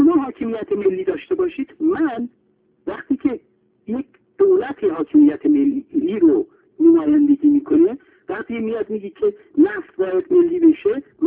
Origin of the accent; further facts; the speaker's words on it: Iran; now in Venezuela; ما که ایرانی هستیم و اهل ونزوئلا هستیم